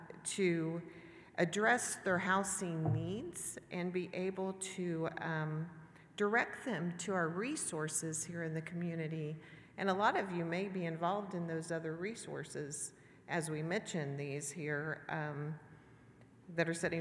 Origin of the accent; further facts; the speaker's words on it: Indiana, United States; I was born and raised in Wabash County, me and my husband, Jeff.